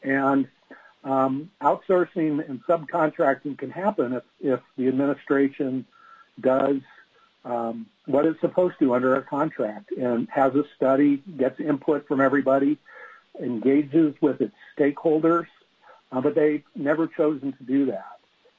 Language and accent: English; Juneau, Alaska, United States; now in Anchorage, United States; I'm born and raised in Alaska. I've worked in rural Alaska. I grew up in Juneau, and now I live in Anchorage.